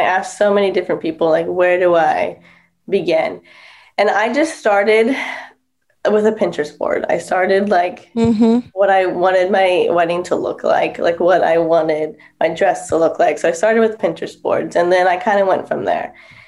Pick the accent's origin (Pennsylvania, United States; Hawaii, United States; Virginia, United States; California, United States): California, United States; born or raised there